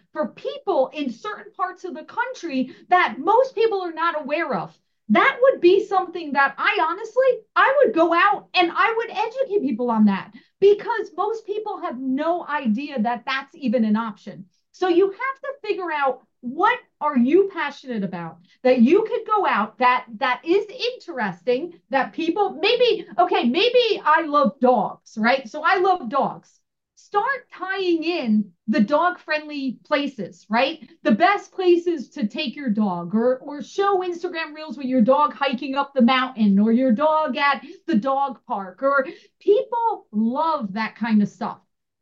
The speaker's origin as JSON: {"language": "English", "region": "New Jersey", "country": "United States", "tie": "born or raised there", "said": "I grew up in New Jersey. It wasn't very prevalent."}